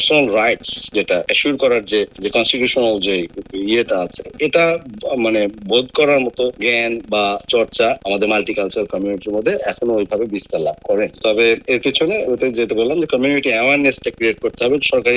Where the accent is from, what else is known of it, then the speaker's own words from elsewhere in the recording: Bangladesh; now in Australia; আমরা যেহেতু বাংলাদেশ থেকে এসেছি এখানে, আমরা বাংলাদেশের প্রেক্ষাপটে যেমন জানি